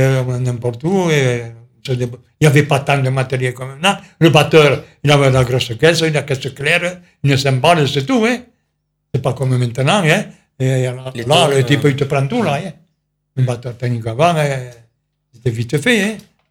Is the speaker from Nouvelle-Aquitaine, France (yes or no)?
no; Cagnac, Occitanie, France; Donc moi, j'étais de Cagnac.